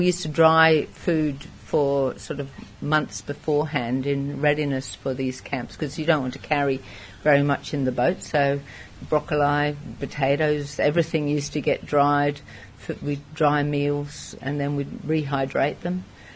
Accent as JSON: {"language": "English", "region": "England", "country": "United Kingdom", "also_born_or_lived": "Western Australia", "moved": "yes", "lives_now": "Australia", "said": "I actually came from overseas. I came from England, travelled all through India, and landed in Western Australia. So I lived in Western Australia for 3 years, living in the sand dunes in Broome"}